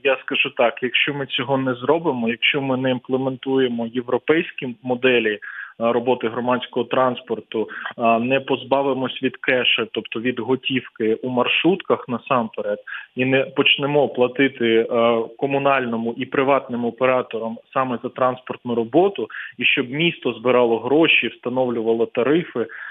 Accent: Kyiv, Ukraine; Знаєте, я киянин

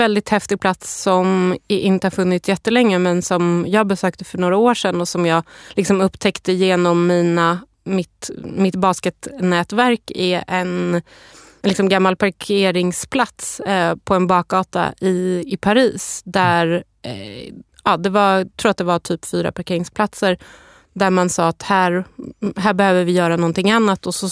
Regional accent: Stockholm, Stockholm County, Sweden; jag är själv uppvuxen på Södermalm i Stockholm

